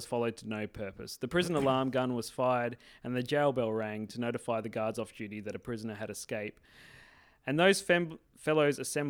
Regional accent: Modbury, South Australia, Australia; He struck out towards Modbury, my hometown. Yeah, love Modbury.

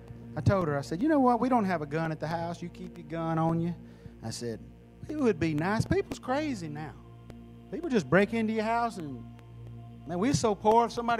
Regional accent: El Campo, Texas, United States; we moved back to where I grew up in El Campo

